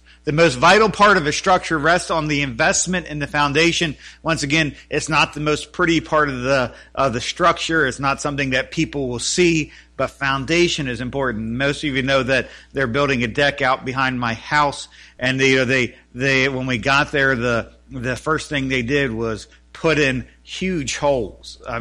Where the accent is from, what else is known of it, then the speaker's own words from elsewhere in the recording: Elkton, Maryland, United States; as they travel home this afternoon to where I grew up in Elkton, Maryland.